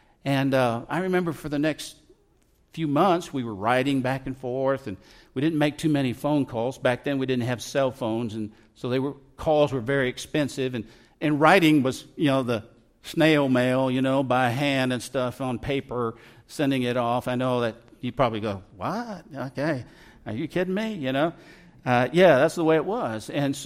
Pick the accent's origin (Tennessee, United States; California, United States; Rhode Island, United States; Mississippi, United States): California, United States; and I grew up in Southern California, by the way